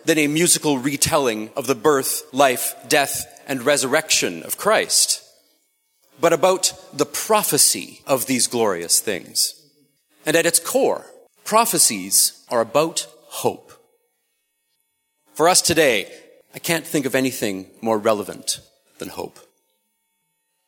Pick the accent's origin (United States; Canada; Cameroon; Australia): Canada; Western Canada; I can't skate. I'm from Western Canada. I curled a lot.